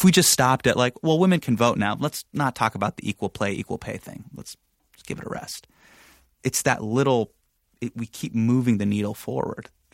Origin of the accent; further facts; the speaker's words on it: United States; born there; I'm born here. I'm an American.